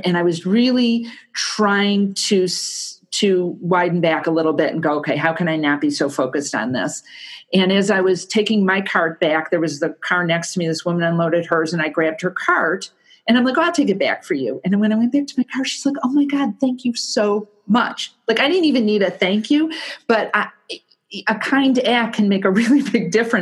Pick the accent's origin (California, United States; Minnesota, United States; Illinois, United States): Illinois, United States; Chicago; I'm from Chicago and they're a really big donor.